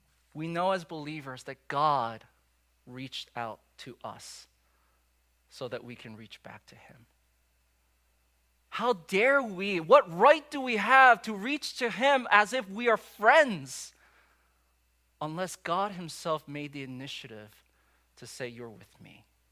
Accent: United States; And for me as an American, it's just so crazy how big of a news this was when it occurred overseas.

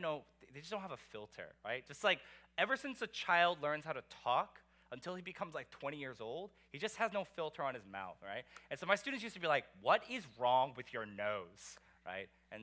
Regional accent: Virginia, United States; also born or lived in Korea; now in New York, United States; So I was born in Korea. I grew up here in kind of like the D.C., Virginia area, kind of bouncing back and forth between neighborhoods.

